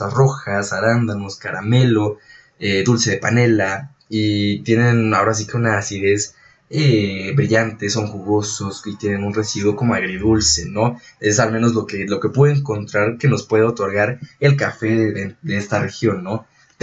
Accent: Mexico; Y es como algo que tenemos que tener casi casi como mexicanos, ¿no?

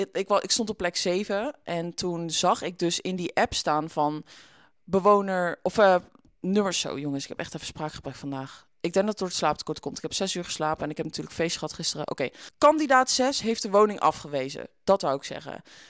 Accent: Etten-Leur, North Brabant, Netherlands; moved away as an adult; now in Belgium; Maar we zijn samen opgegroeid in Etten-Leur.

